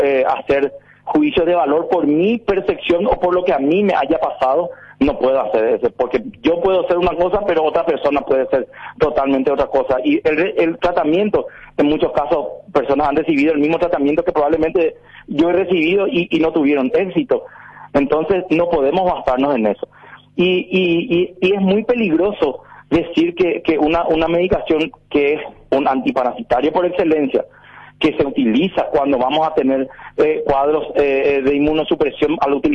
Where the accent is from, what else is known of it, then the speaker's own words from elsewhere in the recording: Paraguay; soy paraguayo igual que todo el mundo y estoy expuesto a todo lo que el pueblo paraguayo está. Soy del pueblo, no soy de la de Alcurnia, ¿verdad?